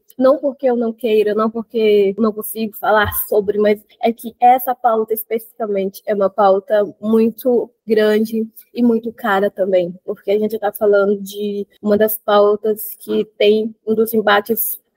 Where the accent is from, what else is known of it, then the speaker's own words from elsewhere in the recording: Roraima, Brazil; eu sou do povo apichana, eu sou do estado de Roraima, da comunidade indígena Tuaru da Cabeceira, da terra indígena Tuaru também. Eu sou uma mulher indígena